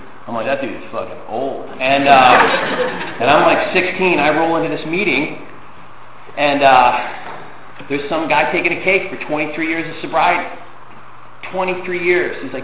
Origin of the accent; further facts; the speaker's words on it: Boston, Massachusetts, United States; you know, I'm from Boston. I got sober at 16.